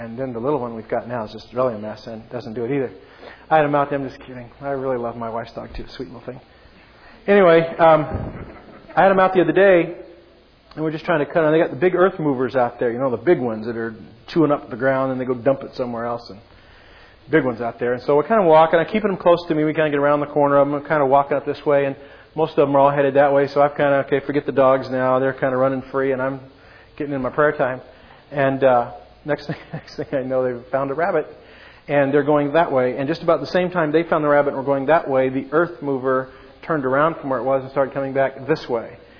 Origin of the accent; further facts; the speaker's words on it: United States; Now, that sounds really easy, except that you and I grew up in America.